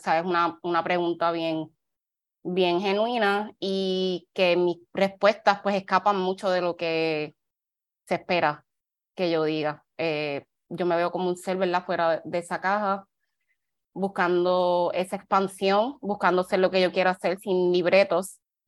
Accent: Arroyo, Puerto Rico; yo me crié en Arroyo, Puerto Rico, o sea, parte sureste de Puerto Rico, predominantemente negra, esa comunidad.

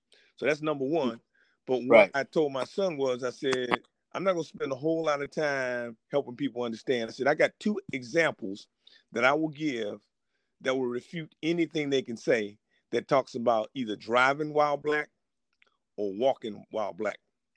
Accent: Virginia, United States; moved away as an adult; And it's about my life growing up in Virginia during the same time period as the movie Remember the Titans.

